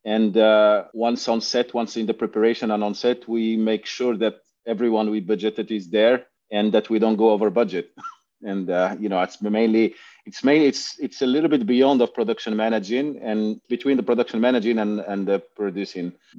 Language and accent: English; Morocco; English is a second language; I grew up in Morocco. I'm Moroccan and I've been doing this my entire life.